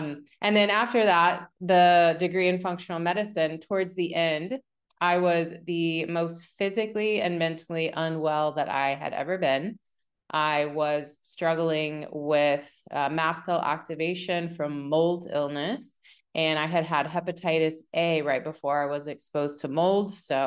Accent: West Virginia, United States; So I grew up in West Virginia and I had a great childhood.

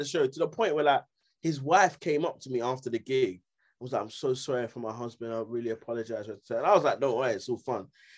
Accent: Greenwich, London, United Kingdom; QPR, well, I'm from Greenwich, isn't it? So QPR was like fucking far to get to.

